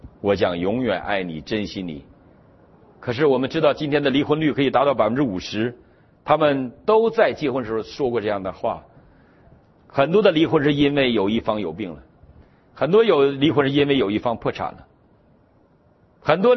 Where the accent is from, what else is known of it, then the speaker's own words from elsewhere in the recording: Northeast China, China; 我们东北人在发豆芽的时候，发豆芽，我们会把一个磨盘压在豆芽上